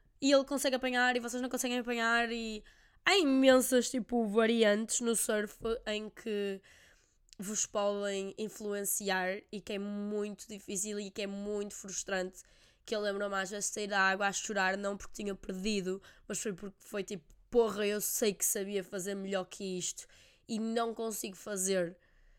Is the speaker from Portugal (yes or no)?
yes; Norte, Portugal; porque somos do Norte, e o Norte é bem negligenciado.